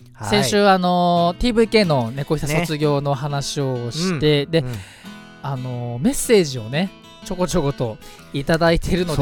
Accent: Fujisawa, Kanagawa, Japan; 藤沢出身の俳優タレントとして活動する

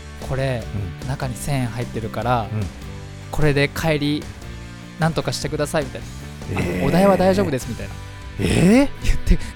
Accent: Fujisawa, Kanagawa, Japan; この番組は藤沢出身の俳優タレントとして活動する私

